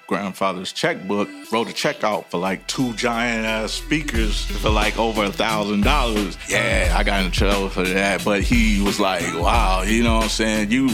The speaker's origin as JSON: {"language": "English", "town": "Los Angeles", "region": "California", "country": "United States", "tie": "born or raised there", "also_born_or_lived": "Inglewood", "said": "I was raised all around Los Angeles."}